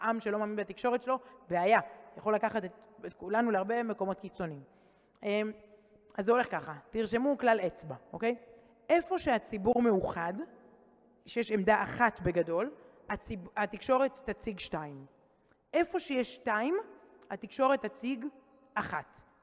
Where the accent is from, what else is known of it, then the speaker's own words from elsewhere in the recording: Ramat HaSharon, Tel Aviv District, Israel; also born or lived in Herzliya; אני גדלתי ברמת שרון, בהרצליה